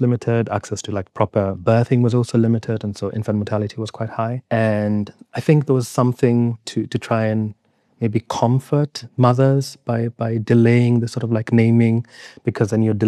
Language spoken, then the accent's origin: English; Nairobi, Kenya; born there; By the time that I was born, also I was born in Nairobi, and so I was named from birth.